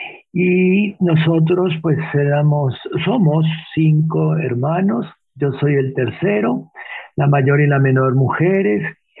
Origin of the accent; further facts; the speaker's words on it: Bogotá, Colombia; Sí, nací en Colombia, en una población muy cercana a Bogotá, aunque me he criado en Bogotá.